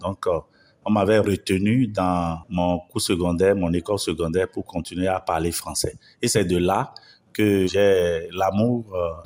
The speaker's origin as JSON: {"language": "French", "town": "Iseyin", "region": "Oyo", "country": "Nigeria", "second_language": "French", "said": "Je viens de Iseyin, dans l'état d'Oyo au Nigeria."}